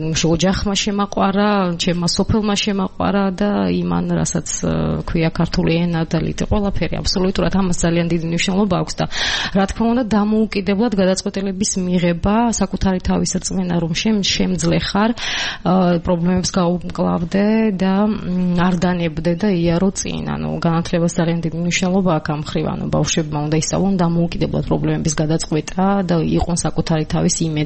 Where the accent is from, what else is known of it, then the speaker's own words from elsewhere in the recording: Sukhumi, Abkhazia, Georgia; moved away; აფხაზეთთან არის დაკავშირებული და სოხუმთან, სადაც მე დავიბადე და გავიზარდე